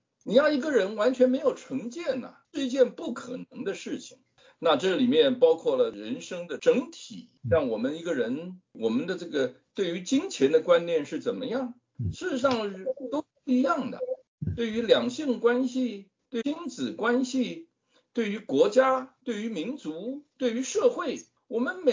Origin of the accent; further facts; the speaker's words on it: Taiwan; 我个人呢是来自台湾，最近才从台湾回来。